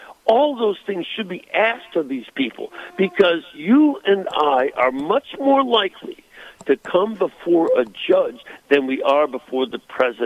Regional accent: Chicago, Illinois, United States; As a Chicagoan, it sounded, well, politics as usual.

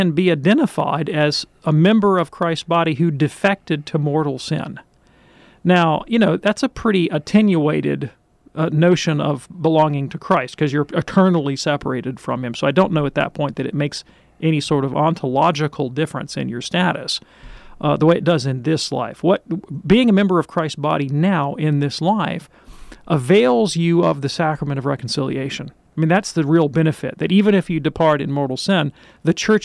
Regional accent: Southern US, United States; Even though I'm from the South, I didn't grow up listening to bluegrass.

